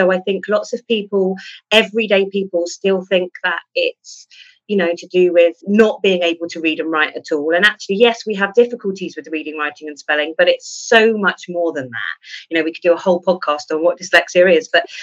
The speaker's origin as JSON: {"language": "English", "region": "South East England", "country": "United Kingdom", "said": "I'm from the Isle of Wight."}